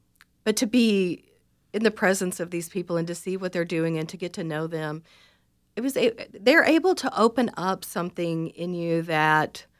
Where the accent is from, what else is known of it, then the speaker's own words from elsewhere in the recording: Texas, United States; And I'm from East Texas, which is a green part of Texas, but it's not.